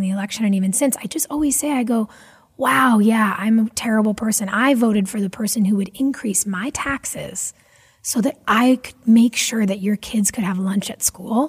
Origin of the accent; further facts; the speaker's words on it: California, United States; I grew up in California. I love nature.